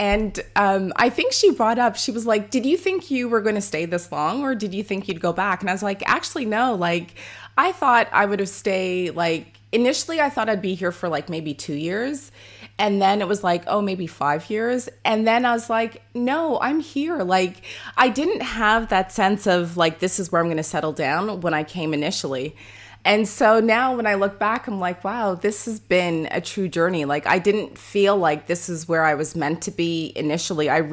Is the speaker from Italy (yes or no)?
no; Canada; moved away; being born and raised in Canada, voting, etc.